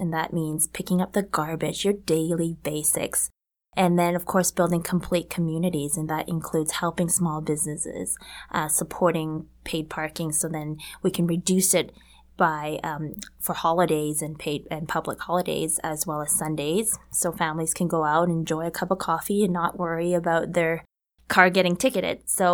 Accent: Vancouver, British Columbia, Canada; I'm born and raised in Vancouver. I'm a new mom with a three-month-old baby girl named Abigail.

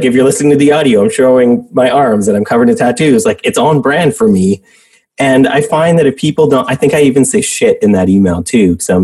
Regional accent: Canada; I'm Canadian as well.

